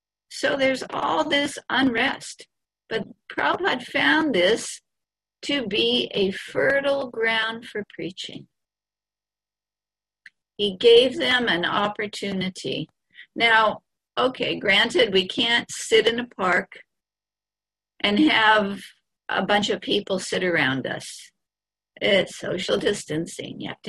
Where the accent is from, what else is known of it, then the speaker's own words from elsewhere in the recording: Hawaii, United States; now in New Vrindavan, United States; Fortunately, I wasn't here at that time because I am from Hawaii and I probably wouldn't have done too well here. I mean, we were poor in Hawaii, but we had a house.